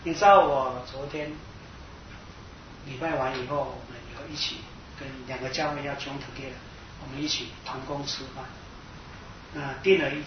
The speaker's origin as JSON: {"language": "Chinese", "country": "China", "said": "因为我们中国人通常谈话都比较大声"}